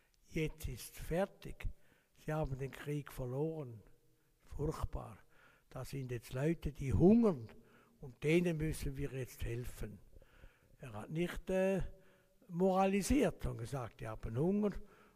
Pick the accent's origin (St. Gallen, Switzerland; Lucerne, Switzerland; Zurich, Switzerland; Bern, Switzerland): Zurich, Switzerland; Laufen am Rheinfall; Ich bin aufgewachsen in Laufen am Rheinfall. Das ist also über dem Rhein, über dem Rheinfall. Und auf der anderen Seite sieht man hinüber nach Deutschland. 1940 geboren